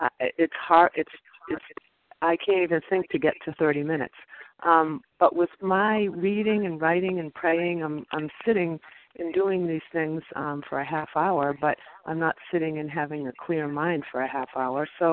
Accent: Massachusetts, United States; from Massachusetts.

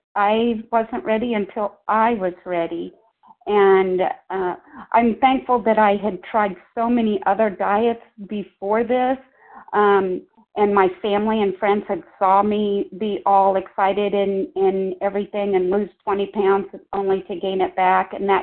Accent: Missouri, United States; So we're from Northern Missouri

